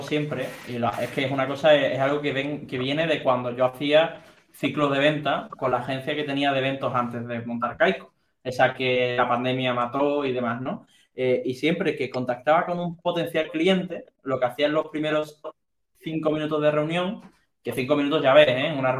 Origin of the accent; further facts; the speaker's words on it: Algeciras, Andalusia, Spain; Pues yo soy de Cádiz, ¿no? No decía Algeciras, decía Cádiz, por motivos evidentes